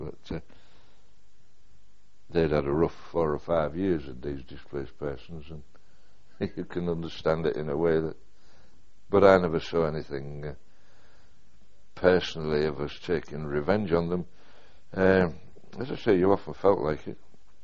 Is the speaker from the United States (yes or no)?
no; United Kingdom; They knew which side was best to be on, not because we're English or British.